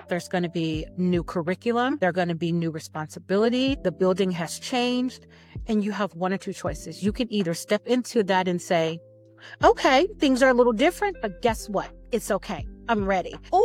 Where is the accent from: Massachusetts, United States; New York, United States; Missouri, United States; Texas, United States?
Texas, United States; now in Minnesota, United States; And we are from Texas originally, the Dallas-Fort Worth area, and now we reside in Minnesota.